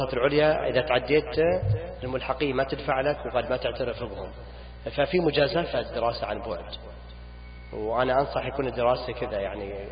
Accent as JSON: {"language": "Arabic", "country": "Saudi Arabia", "said": "يحتاج في أزمة مياه عندنا في السعودية، أعطني المشاكل حقت السعودية"}